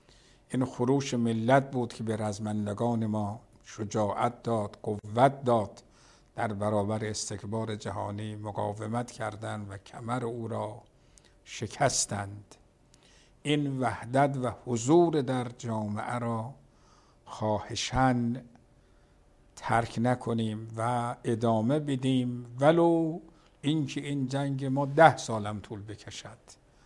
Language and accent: Persian; Iran; به عنوان یک ایرانی که علاقه دارد به خاک وطنش